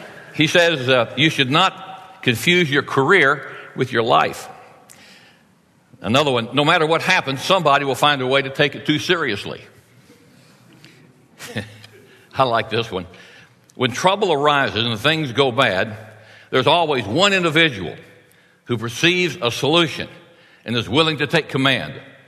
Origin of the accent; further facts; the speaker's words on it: United States; I'm a part of the American Christian community. I'm an American Christian. I grew up in a Southern Baptist church